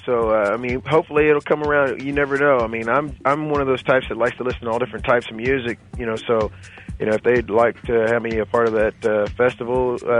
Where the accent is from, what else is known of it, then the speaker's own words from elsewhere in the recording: Dallas, Texas, United States; Well, I'm understanding that people in my hometown of Dallas and also in Fort Worth really like what I do.